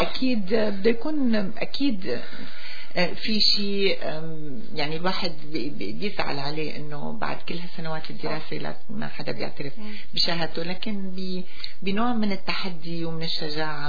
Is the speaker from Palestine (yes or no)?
no; Syria; now in Canada; بلدي سوريا بحبها كتير،